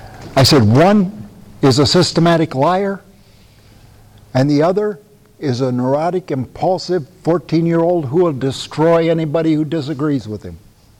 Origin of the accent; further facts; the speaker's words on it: United States; and I'm glad I'm an American, and it was just a chance of birth. I didn't do a thing to achieve it. I was born. I'm glad to be an American.